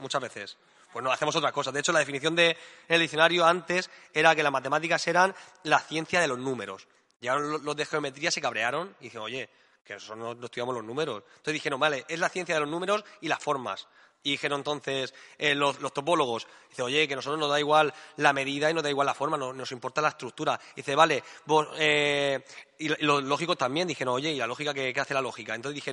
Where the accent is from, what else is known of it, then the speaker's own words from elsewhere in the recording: Murcia, Region of Murcia, Spain; Me ha costado un tiempo, yo que soy de Murcia, pero me ha costado más que los demás